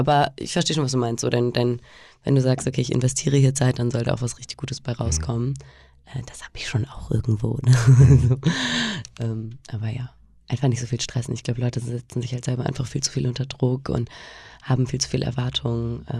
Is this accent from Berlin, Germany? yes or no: no; Cologne, North Rhine-Westphalia, Germany; now in Hamburg, Germany; Ich bin halt in Köln in der Großstadt aufgewachsen und bin nach Hamburg gezogen